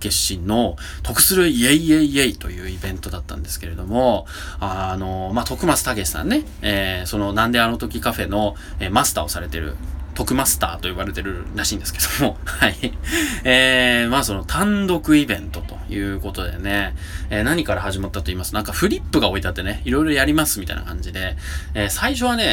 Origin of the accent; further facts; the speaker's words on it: Nagoya, Aichi, Japan; 名古屋市、私の地元にある